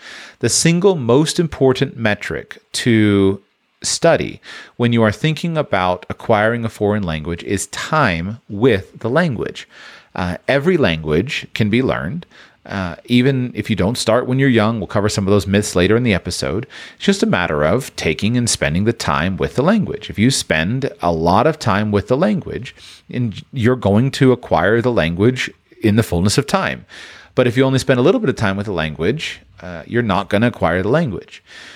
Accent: Florida, United States; I grew up in South Florida. I was surrounded by Spanish-speaking people on occasion, but I had no consistent exposure to the language.

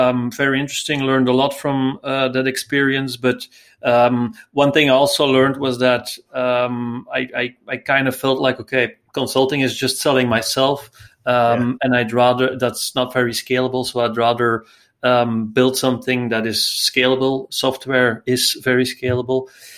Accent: Belgium; English is a second language; I'm from Belgium, by the way.

